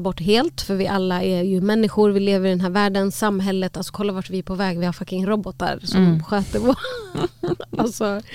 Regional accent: Palestine; För att jag är palestinier.

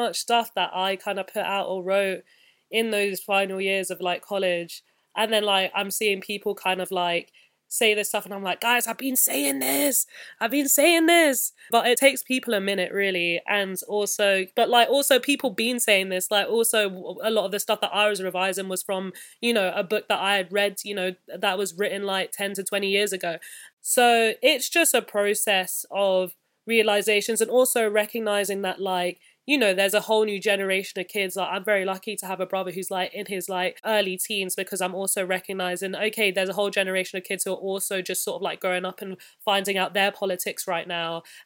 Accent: United Kingdom; I was raised by Caribbeans, but in the UK with the context of the UK.

